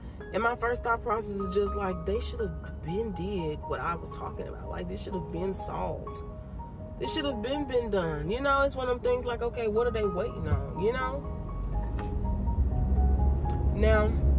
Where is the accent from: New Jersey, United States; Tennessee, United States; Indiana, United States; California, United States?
Tennessee, United States; I told you, I grew up in Tennessee.